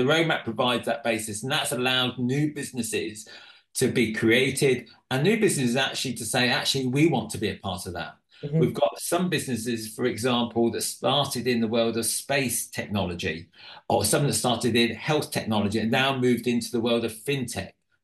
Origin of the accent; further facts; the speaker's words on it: Reading, South East England, United Kingdom; I was born there, so you always stay loyal to where you are from.